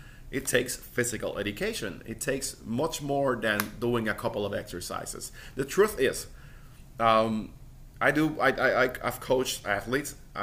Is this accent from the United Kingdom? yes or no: no; Puerto Rico; now in Austin, United States; But when I moved from Puerto Rico, where I'm from, to Austin, Texas